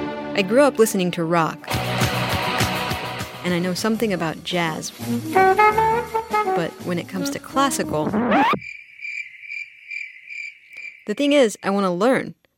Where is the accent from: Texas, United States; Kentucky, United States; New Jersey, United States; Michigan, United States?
Texas, United States; I'm from Texas.